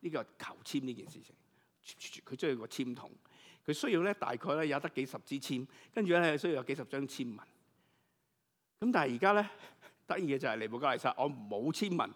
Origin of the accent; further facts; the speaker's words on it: China; 因为我们中国人就是这样。